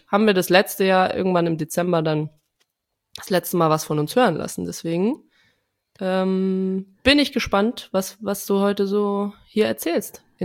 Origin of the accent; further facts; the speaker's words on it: Trier, Rhineland-Palatinate, Germany; Bei uns in Trier